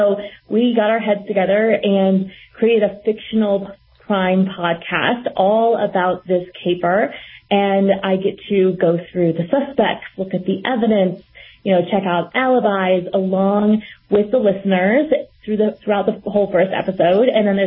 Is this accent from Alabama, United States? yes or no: no; Indiana, United States; It was a murder of a little girl that happened about an hour and a half from where I grew up in Indiana